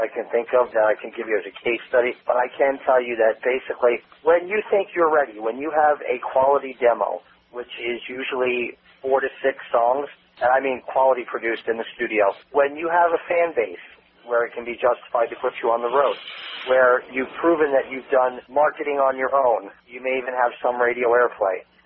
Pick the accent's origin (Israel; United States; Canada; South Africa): United States; New York City, New York; now in Atlanta, United States; Originally, I'm from the Bronx.